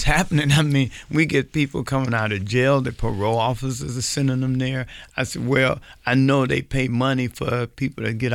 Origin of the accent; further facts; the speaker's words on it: Chicago, Illinois, United States; My hometown.